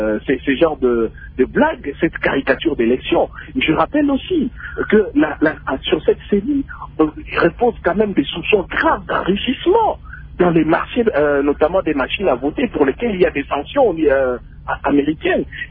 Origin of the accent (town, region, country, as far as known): DR Congo